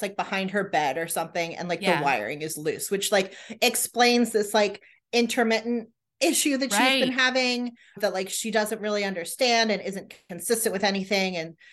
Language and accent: English; United States; which like as an American, I don't know what that is.